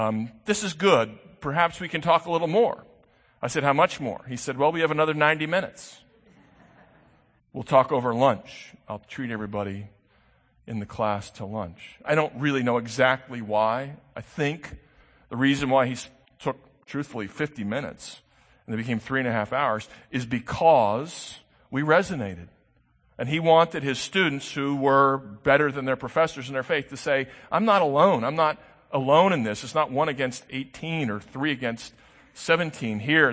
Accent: United States; I stand up and say, look, I'm just an American.

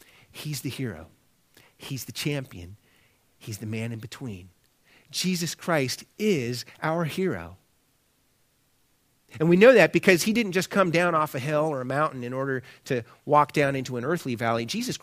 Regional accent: Cleveland, Ohio, United States; born there; Cleveland, as a city, is a bit of an underdog. And I can say that because I was born in Cleveland.

